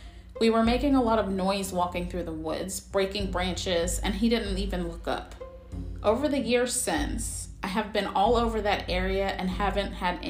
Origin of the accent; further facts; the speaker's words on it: Australia; I'm from Australia and a couple years back traveled to Cairns for work